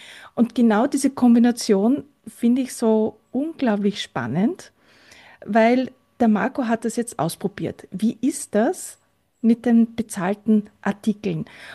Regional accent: Austria; psychosozialer Berater heißt das bei uns in Österreich

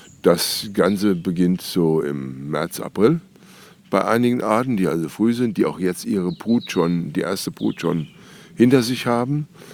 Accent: Nassau, Rhineland-Palatinate, Germany; Ich komme ja aus Nassau, wo ein bisschen mehr Licht ist als jetzt hier

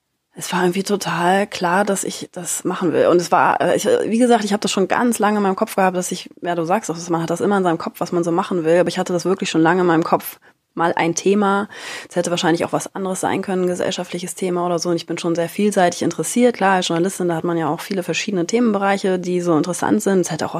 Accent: Rostock, Mecklenburg-Vorpommern, Germany

